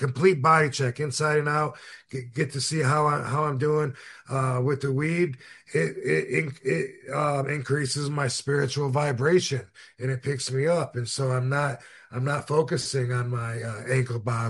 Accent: Battle Creek, Michigan, United States; Go see my hometown, Battle Creek, Michigan.

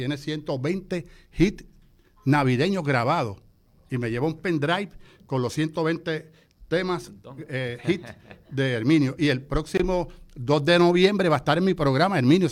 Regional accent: Lares, Puerto Rico; es la primera vez que yo vengo a mi pueblo de Lares a hacer una actividad

